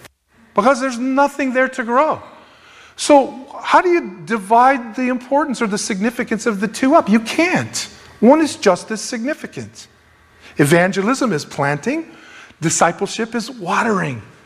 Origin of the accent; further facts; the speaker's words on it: United States; I mean, as an American, you walk around and you just go, this would never pass inspection.